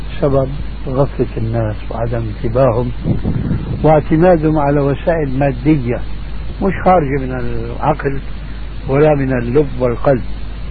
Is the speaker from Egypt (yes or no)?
no; Syria; moved away